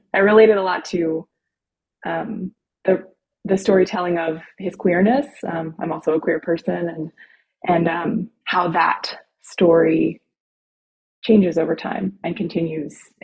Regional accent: the South, United States; I grew up in the South in a Baptist church, but I was not Southern Baptist.

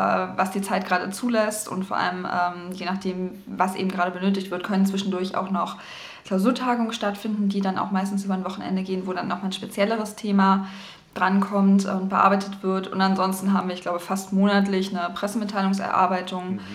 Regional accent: Baden-Württemberg, Germany; mittlerweile wohne ich in Brandenburg seit 6 Jahren. Ich komme aber tatsächlich gebürtig aus Baden-Württemberg. Also ich bin im Herzen immer noch Schwabe

